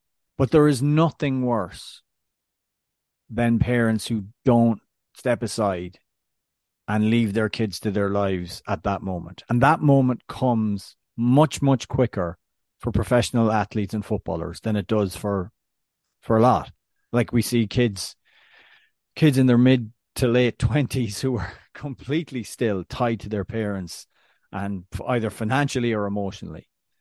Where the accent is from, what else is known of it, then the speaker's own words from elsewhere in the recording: Ireland; Oh, Andrew, as an Irishman, I must push back against that compliment of just saying I'm different.